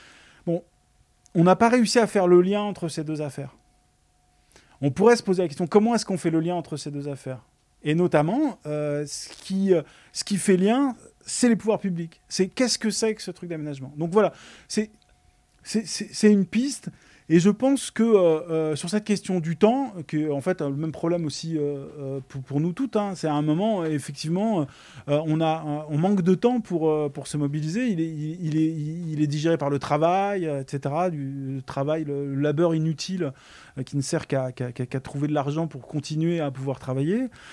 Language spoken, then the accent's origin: French; Toulouse, Occitanie, France; ici à Toulouse, je prends un exemple toulousain parce que moi je suis de Toulouse